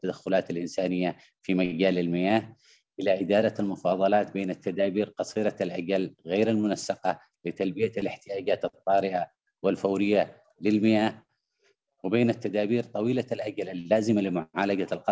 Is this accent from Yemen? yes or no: yes; Yemen; وفي بلدي اليمن،